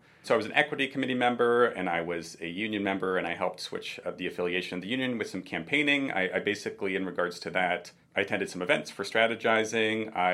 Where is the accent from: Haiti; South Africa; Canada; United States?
Canada; Ontario; moved away as an adult; So I will say I am from Ontario. I moved here when I was starting the master's about 6 or 7 years ago.